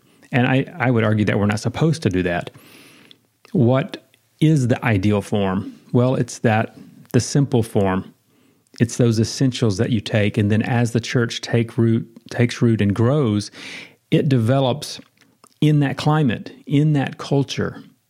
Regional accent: the South, United States; I grew up in the South, and I learned something that we called English.

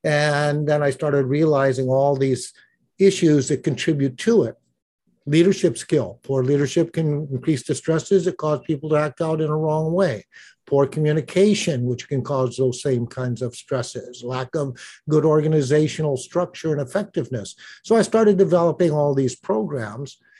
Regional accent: Hawaii, United States; No, I grew up in Hawaii and I joined the Honolulu Police Department way back in 1970.

